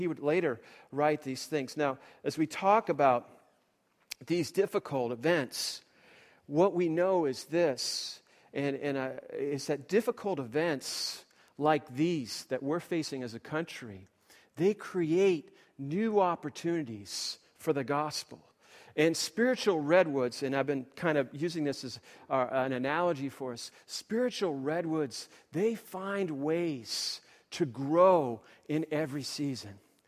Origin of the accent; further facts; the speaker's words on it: New England, United States; I come from New England. We are known to be cynics. We are known to be sarcastic.